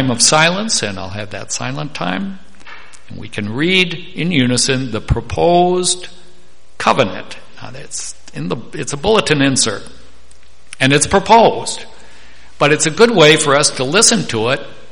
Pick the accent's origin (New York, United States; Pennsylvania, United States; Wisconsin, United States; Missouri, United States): Wisconsin, United States; My mother said to me after one Easter sermon that my hometown Wisconsin church would have fired me that afternoon for the words I said.